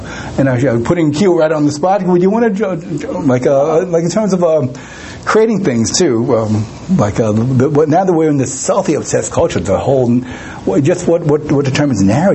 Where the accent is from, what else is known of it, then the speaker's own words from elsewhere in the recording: Flushing, New York, United States; I grew up in Flushing, which is, you know, now the second, so much of the signage is in Asian languages. So it was ironic that when I was growing up, we were one of the few Chinese families, few Asian families there.